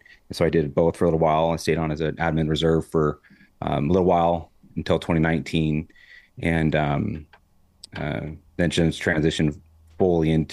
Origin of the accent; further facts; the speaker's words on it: California, United States; I grew up all over Southern California.